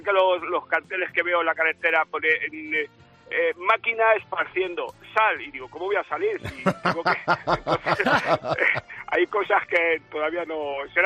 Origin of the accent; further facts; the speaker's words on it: Ciempozuelos, Community of Madrid, Spain; Vengo de Cien Pozuelos, un saludo, que allí tienen muchas fans.